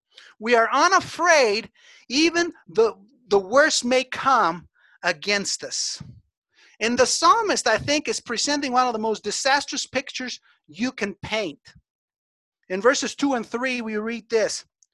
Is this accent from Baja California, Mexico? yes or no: no; Mexico City, Mexico; Some of you know I grew up in Mexico City